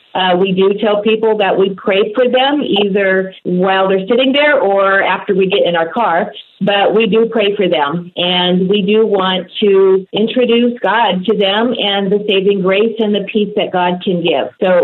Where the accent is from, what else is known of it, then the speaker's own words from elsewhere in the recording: Dallas, Oregon, United States; now in Eugene, United States; Well, I'm a native of Oregon, and I grew up in a little town called Dallas, right outside of Salem, and that's where I grew up.